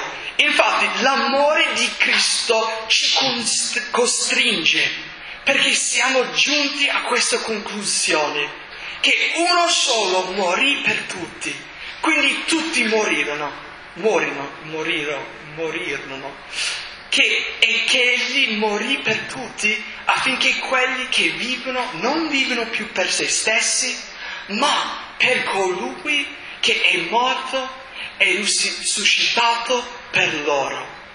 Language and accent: Italian; Boston, Massachusetts, United States; io non ho questa scusa perché io sono cresciuto a Boston, no, dove non ci sono fiumi